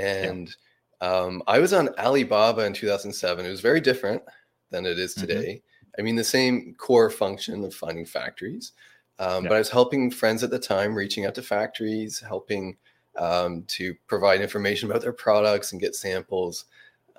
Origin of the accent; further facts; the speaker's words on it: Prince Edward Island, Canada; I'm originally from Eastern Canada, a very small province called Prince Edward Island.